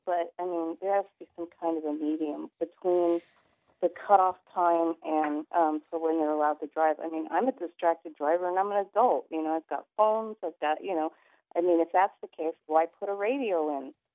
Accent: Texas, United States; Well, Texas, I find hard to believe because I grew up in Texas.

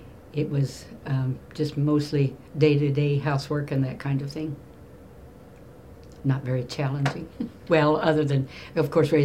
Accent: Waldron, Missouri, United States; also born or lived in Helena, Missouri; In a little town in the northwestern corner of Missouri called Waldron. A little wide place in the road.

